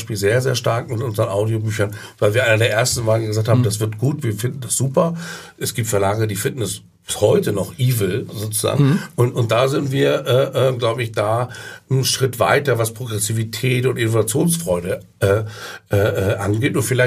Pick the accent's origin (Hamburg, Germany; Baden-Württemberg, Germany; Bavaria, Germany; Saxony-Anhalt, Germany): Hamburg, Germany; aber meine Familie wohnt hier und ich bin Hamburger